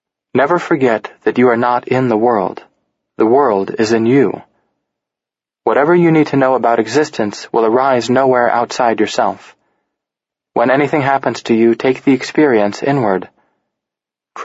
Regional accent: India; Growing up in India, I never met an enlightened person. My family was deeply religious, particularly on my mother's side.

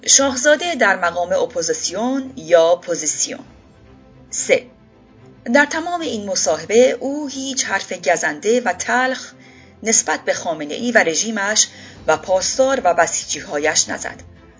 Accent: Iran; من هم به عنوان یک ایرانی

